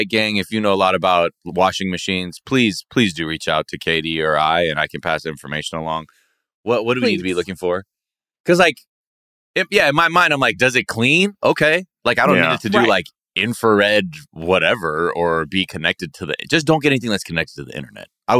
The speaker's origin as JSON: {"language": "English", "country": "United States", "said": "We're from America. Like, the hot dog is like a half bag of chips, basically."}